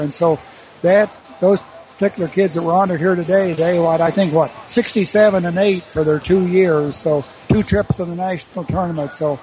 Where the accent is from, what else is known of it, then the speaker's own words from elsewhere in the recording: Arkansas, United States; now in Nebraska, United States; Of course, I was not from Nebraska. I was from Arkansas, and I came here. And we, family and I, really, really liked Nebraska.